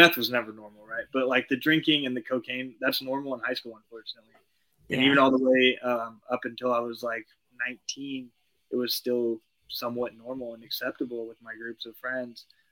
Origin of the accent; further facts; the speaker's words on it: California, United States; Well, I was raised on Central Coast, California, Rio Grande. I currently live in Santa Barbara.